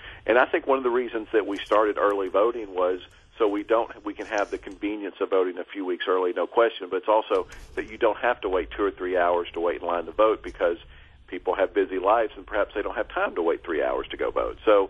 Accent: Nashville, Tennessee, United States; For instance, I'm from Nashville, Tennessee, Davidson County, the capital city.

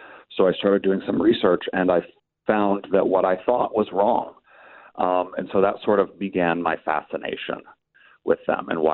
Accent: Ohio, United States; I grew up in Ohio, which I imagine, like Wisconsin, we had a lot of pioneer days growing up

